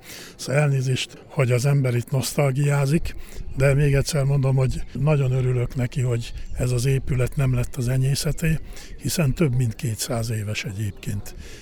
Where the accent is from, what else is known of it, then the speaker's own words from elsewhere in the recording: Borsod-Abaúj-Zemplén, Hungary; amikor most benn voltam, még megvan az a szoba, meg az a hely, ahol annak idején születtem, és 11 évig éltünk itt. Tényleg gyerekkorom legboldogabb 11 éve volt. Gyönyörű a vidék. A gangról minden nap láttuk a Fűzéri vár romjait